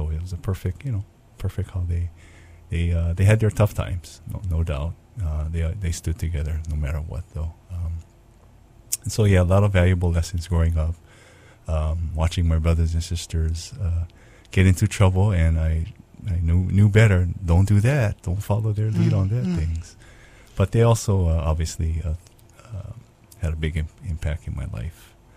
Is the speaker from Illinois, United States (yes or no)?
no; Kailua, Hawaii, United States; Grew up in Kailua on Oahu.